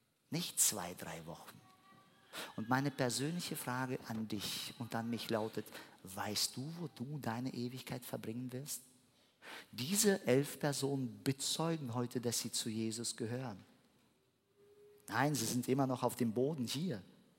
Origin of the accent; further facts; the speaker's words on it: Germany; Ich weiß, dass viele, gerade in Deutschland, so wir sind, wir als Deutsche, machen uns sogar im Winter, wo wir im Sommer Urlaub verbringen werden.